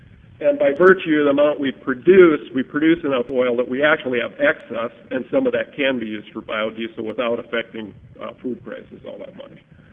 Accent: Minnesota, United States; It was actually a plant built in my home state of Minnesota this past year using this process.

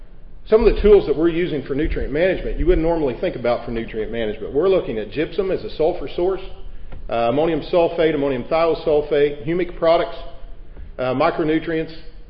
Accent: Indiana, United States; moved away as an adult; now in Illinois, United States; I am from Southern Illinois. I'm actually from Southern Indiana, but I moved to Southern Illinois about 25 years ago.

